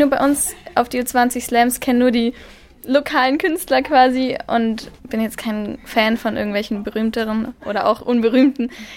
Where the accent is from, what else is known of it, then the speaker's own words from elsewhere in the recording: Erlangen, Bavaria, Germany; ich komme aus Erlangen.